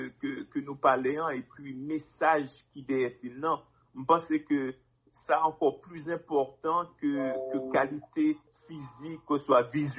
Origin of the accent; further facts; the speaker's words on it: Haiti; en tant que haïtien